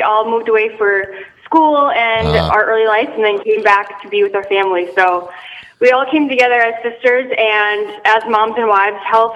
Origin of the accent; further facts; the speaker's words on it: Grand Forks, North Dakota, United States; So we are born and raised in Grand Forks, North Dakota. It's right on the Minnesota-North Dakota border.